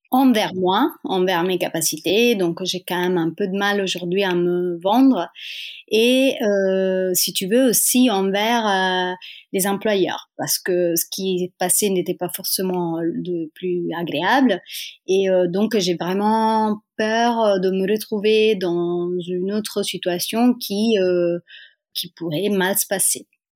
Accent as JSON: {"language": "French", "town": "Rome", "region": "Lazio", "country": "Italy", "second_language": "French", "moved": "as an adult", "lives_now": "Lille, France", "said": "une Italienne basée à Lille, dans le nord de la France, depuis presque 5 ans. Je viens de Rome à la base"}